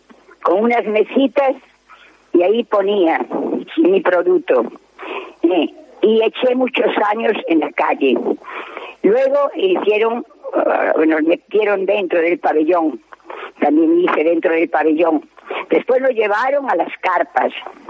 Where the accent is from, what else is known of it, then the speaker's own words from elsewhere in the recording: A Coruña, Galicia, Spain; Pues somos de Coruña